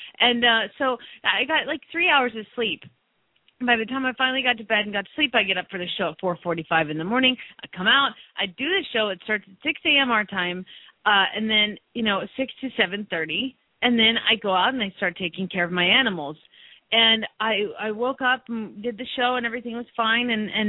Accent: Phoenix, Arizona, United States; from Phoenix, Arizona

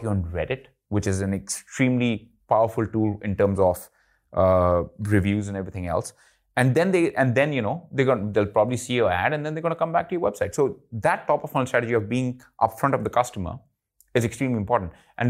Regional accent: India; I tried to launch in India. I'm Indian, and I failed at it miserably.

